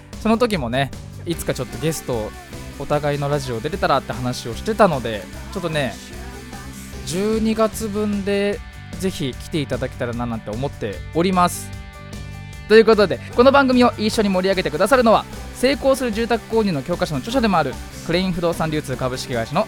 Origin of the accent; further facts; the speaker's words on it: Fujisawa, Kanagawa, Japan; この番組は藤沢出身の俳優タレントとして活動する